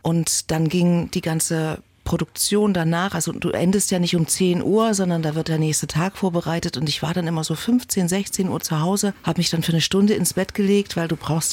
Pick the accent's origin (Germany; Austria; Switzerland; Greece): Germany; Leipzig, Saxony; also born or lived in Berlin / Cologne; Ist meine Heimatstadt und liebe ich sehr.